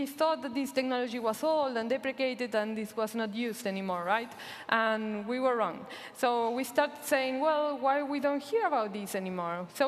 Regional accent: Argentina; I'm also from Argentina

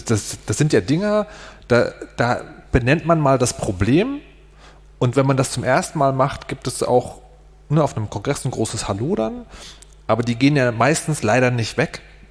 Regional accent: Berlin, Germany; Ich komme aus Berlin, da gibt es alles mögliche Zeug zum Scheren

